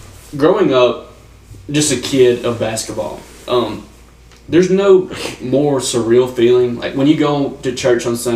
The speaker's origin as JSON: {"language": "English", "region": "Mississippi", "country": "United States", "tie": "born or raised there", "said": "being a person of basketball, growing up in Mississippi, the Big House is the mecca of basketball in Mississippi"}